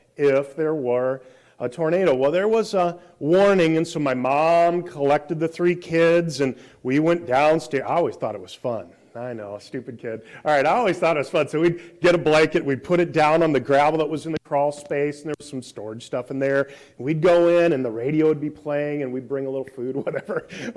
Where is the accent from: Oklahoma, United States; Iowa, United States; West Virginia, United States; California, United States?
Iowa, United States; I grew up in Iowa, and we had a tri-level house